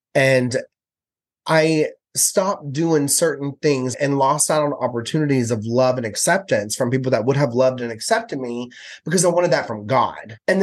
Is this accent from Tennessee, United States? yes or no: yes; Knoxville, Tennessee, United States; and I'm from Knoxville, Tennessee. So I'm Southern Bible Belt too.